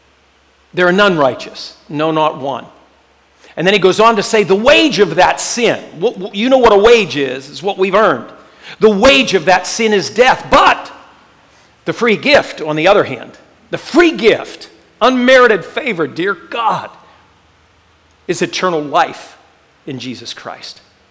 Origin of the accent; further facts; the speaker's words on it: Johnstown, United States; I'm from Johnstown, and I have a very good work ethic